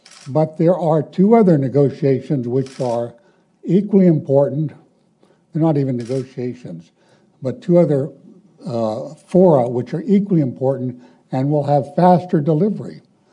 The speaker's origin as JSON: {"language": "English", "region": "California", "country": "United States", "tie": "born or raised there", "also_born_or_lived": "New Mexico / Texas", "said": "I regard my home state as New Mexico, but I grew up in California, Texas"}